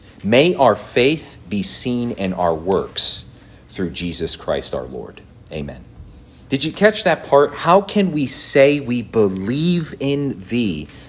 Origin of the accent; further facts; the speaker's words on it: New Jersey, United States; now in Louisville, United States; I'm from New Jersey. I don't belong here. I miss pizza.